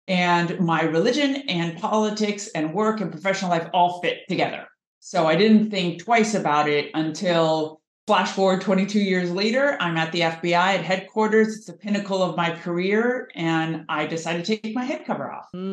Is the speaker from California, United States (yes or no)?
yes; California, United States; I grew up in Southern California. I was raised secular. My parents were immigrants from Iran.